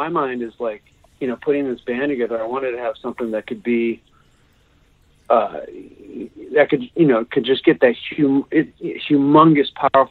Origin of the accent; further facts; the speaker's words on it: Sacramento, California, United States; I'm from California, so right. I'm back in Sacramento where I'm from.